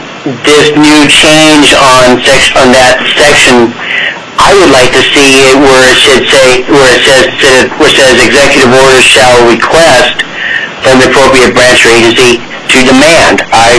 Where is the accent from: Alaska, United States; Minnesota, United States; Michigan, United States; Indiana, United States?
Alaska, United States; Palmer; I'm from Palmer, Alaska, and speaking for myself.